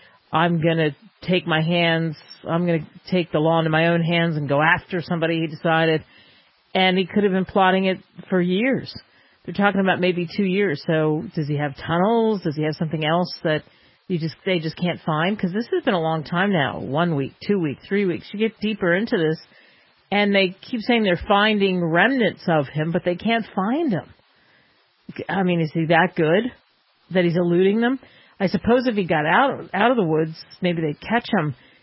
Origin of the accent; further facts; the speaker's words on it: East Coast, United States; And you know, I grew up on the East Coast.